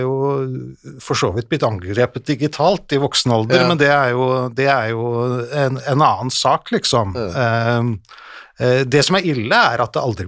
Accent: Groruddalen, Oslo, Norway; Jeg er fra Grudalen.

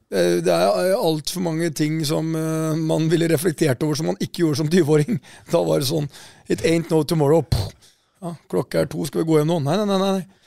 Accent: Porsgrunn, Telemark, Norway; jeg kom fra Porsgrunn

